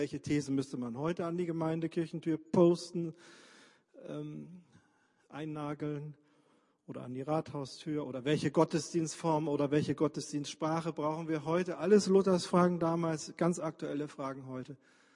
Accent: Berlin, Germany; Ich komme zwar aus Berlin, aber ich liebe das Dorfleben. Und ich liebe es, in unserem Siegerländer Dorf, wo meine Frau herkommt, dass man sich grüßt.

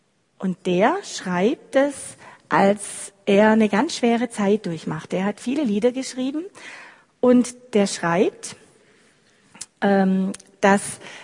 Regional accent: Swabia, Germany; ich bin ja Schwäbin.

